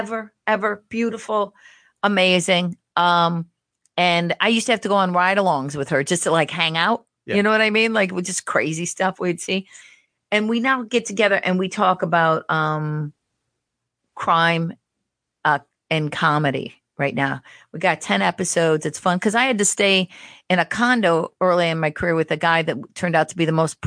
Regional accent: Cleveland, Ohio, United States; So if I was staying, I'm from Cleveland.

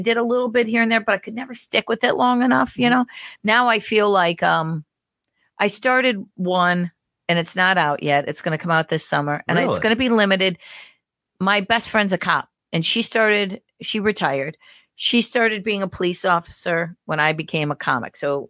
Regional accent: Cleveland, Ohio, United States; So if I was staying, I'm from Cleveland.

